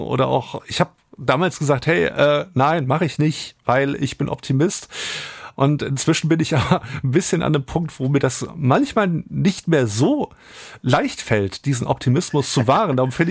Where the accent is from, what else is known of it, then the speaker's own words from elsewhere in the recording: Wolfsburg, Lower Saxony, Germany; now in Hamburg, Germany; Ich bin zwar gebürtiger Wolfsburger, lebe aber schon seit über 15 Jahren in Hamburg